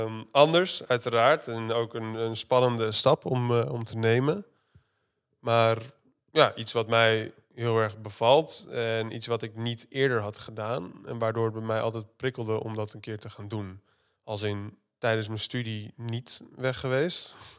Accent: Zeewolde, Flevoland, Netherlands; ik ben opgegroeid in Zeewolde, klein dorpje in Flevoland. En vanuit daaruit, basisschooltijd daar gehad.

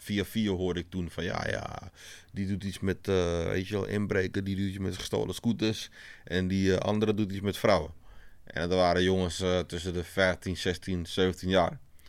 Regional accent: Amsterdam, North Holland, Netherlands; Ik groeide op in Amsterdam-West. En Amsterdam-West was toen best wel een interessant buurtje, om het zo maar te zeggen. Er gebeurde veel. En veel verschillende culturen.

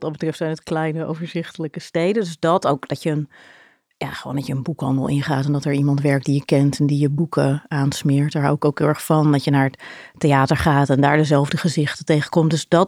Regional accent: Delft, South Holland, Netherlands; born there; also born or lived in Maasland / Kwintsheul; ik ben geboren in Delft. En volgens, ik heb er nooit gewoond als kind. Dus wel altijd een beetje in de buurt. Mijn vader werkte aan de Universiteit van Delft. En dus een beetje verschillende plekken gewoon. Sluis, Maasland. Eerst nog zelfs Kwintsheul, Westland. En toen ben ik in Delft gaan studeren.

